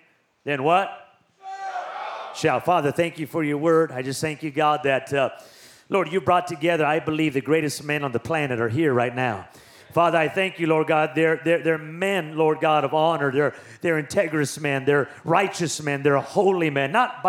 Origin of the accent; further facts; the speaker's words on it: Las Vegas, Nevada, United States; Joshua chapter 5, I'm from Vegas. I don't care.